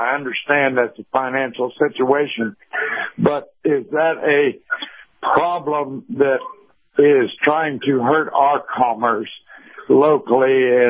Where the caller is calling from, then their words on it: Live Oak, United States; from Live Oak.